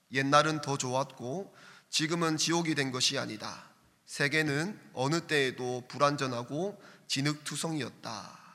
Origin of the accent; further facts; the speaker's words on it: Miryang, South Gyeongsang, South Korea; 저의 고향인 밀양까지 오셔서